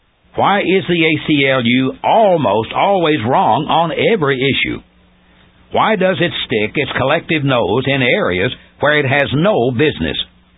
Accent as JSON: {"language": "English", "town": "Portland", "region": "Tennessee", "country": "United States", "tie": "born or raised there", "said": "Four people from Portland, Tennessee, my hometown, have been charged with bilking Walmart of $1,500,000."}